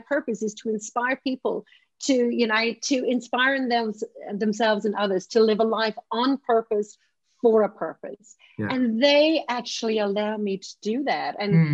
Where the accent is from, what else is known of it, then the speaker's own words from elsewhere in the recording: Ireland; growing up in Ireland